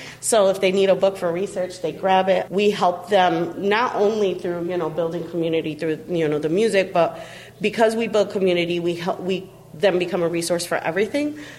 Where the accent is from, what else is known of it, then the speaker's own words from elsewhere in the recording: Rochester, United States; I grew up in Rochester, and we also had a dance company in Rochester that I witnessed and saw.